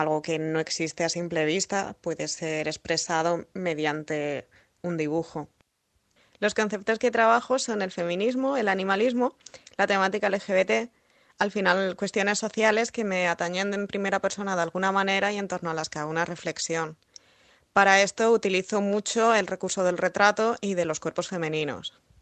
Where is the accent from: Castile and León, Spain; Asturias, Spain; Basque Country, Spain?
Castile and León, Spain; León; born there; now in Valencia, Spain; vivo en Valencia desde hace unos 4 años, pero nací en León.